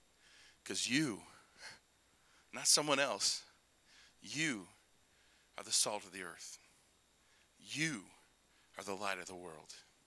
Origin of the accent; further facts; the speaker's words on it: Kentucky, United States; Because I was raised in Kentucky. You see an ocean near us? No, okay?